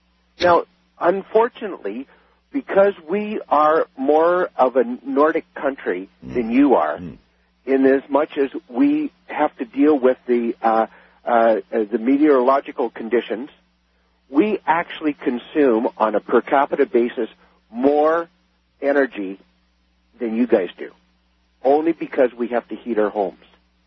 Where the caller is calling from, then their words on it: Toronto, Ontario, Canada; I'm calling from Toronto.